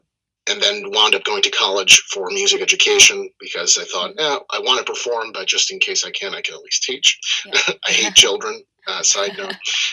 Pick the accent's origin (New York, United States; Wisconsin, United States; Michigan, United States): New York, United States; Bronx; also born or lived in New Jersey; So I'm originally from the U.S., born and raised on the East Coast, New York, Bronx.